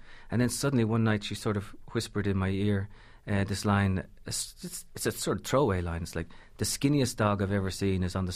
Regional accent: Ireland; I was really worried, to be honest, you know, being Irish

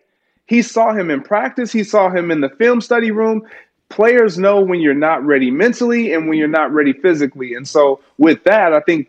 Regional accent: Michigan, United States; I'm like, I'm from Michigan. Hey, I was a Lions fan growing up.

